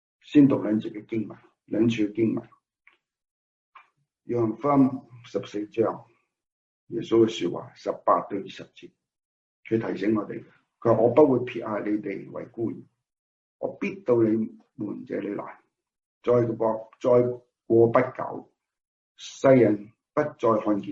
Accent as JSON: {"language": "Chinese", "country": "Hong Kong", "tie": "born or raised there", "said": "很多时候在香港啦，香港长大"}